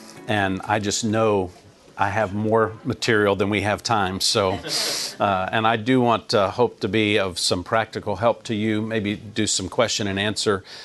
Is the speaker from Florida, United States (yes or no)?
no; Texas, United States; I was raised in the Texas Panhandle, and my parents became Christians when I was a young person, just in my teenage years.